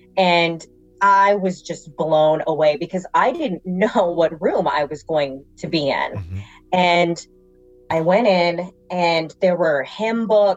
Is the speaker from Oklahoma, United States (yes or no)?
no; Maryland, United States; I grew up in Maryland, and there's this hospital, and it's absolutely amazing.